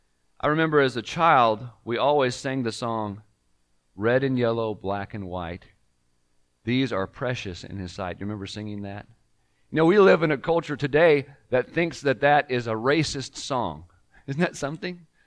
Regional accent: United States; born there; I've always believed that there was a reason why God was decided that I was born in America.

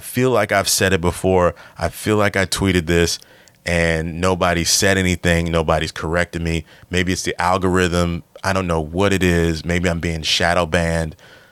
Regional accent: Maryland, United States; I'm a suburban kid. I'm a kid from Southern Maryland. I'm a kid from PG County, from suburban Maryland.

